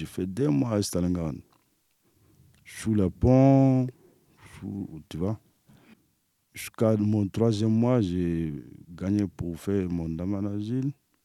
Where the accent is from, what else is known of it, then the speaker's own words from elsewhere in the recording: Mali; French is a second language; now in France; Je viens du Mali, il n'y a rien là-bas.